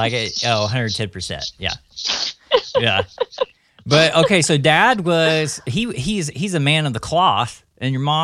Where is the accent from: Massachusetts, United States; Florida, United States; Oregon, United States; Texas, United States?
Texas, United States; Texarkana; Yeah, I'm from East Texas, like Texarkana area.